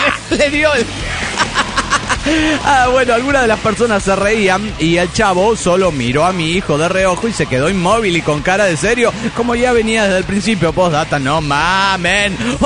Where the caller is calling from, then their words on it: Panama; de Panamá.